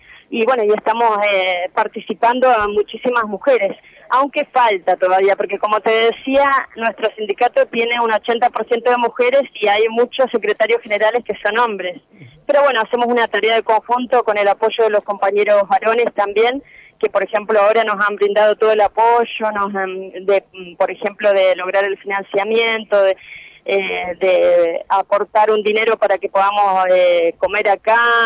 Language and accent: Spanish; Neuquén, Argentina; como nosotros somos alrededor de 100 compañeros que venimos de Neuquén, vamos a participar en distintas